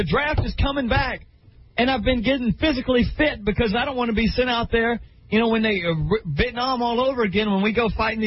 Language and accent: English; Arkansas, United States; I'm from Arkansas. I was born and raised in the woods.